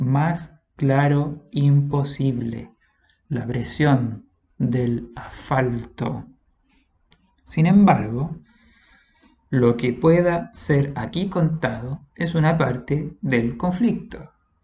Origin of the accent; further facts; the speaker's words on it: Uruguay; now in Chile; Soy de Uruguay, vecino, y aquí estoy.